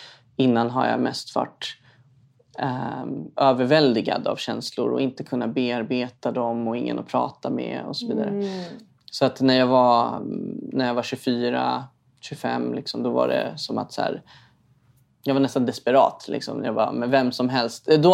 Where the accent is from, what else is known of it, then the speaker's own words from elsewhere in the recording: Stockholm County, Sweden; Jag är född i Sverige, ja. Men mina föräldrar är inte härifrån.